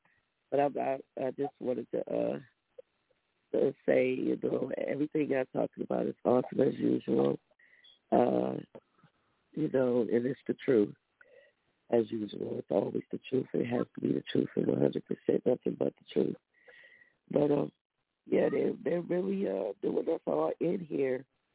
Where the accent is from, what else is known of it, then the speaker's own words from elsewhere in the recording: Buffalo, New York, United States; born there; And I was born in America